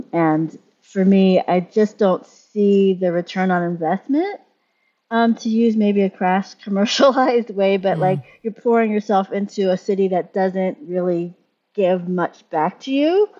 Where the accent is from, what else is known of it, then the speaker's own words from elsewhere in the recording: Pittsburgh, Pennsylvania, United States; moved away; you have people who were born and raised in Pittsburgh, my generation, I'm Gen X, who left Pittsburgh, and some of us tried to come back and left, and some of us just never tried coming back.